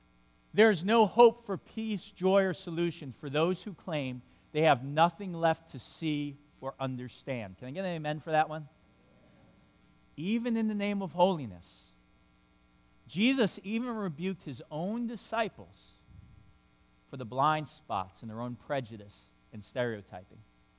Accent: New York, United States; I grew up in New York where, you know, all my friends, every one of their last names ended in a vowel.

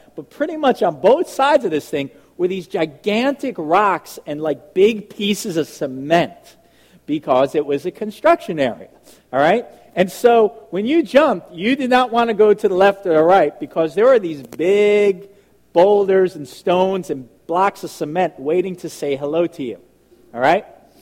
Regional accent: Long Island, New York, United States; I grew up in Long Island, New York, or as we say it there, Long Island, New York.

